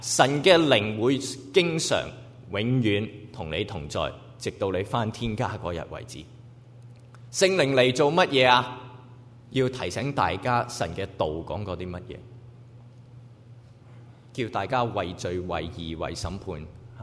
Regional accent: Hong Kong; 我細個喺香港最巴閉嘅嗰個，即係喺香港打劫嗰個案件

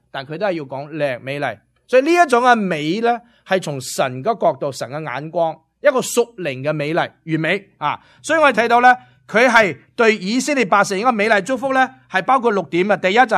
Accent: Guangdong, China; 啊我哋广东人呢水仲有另外一个意思呢

